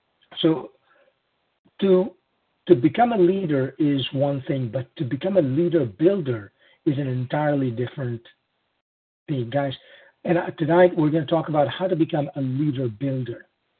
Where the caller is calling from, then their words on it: Missouri, United States; I'm calling in from Missouri, west of St. Louis a little bit, non-deregulated state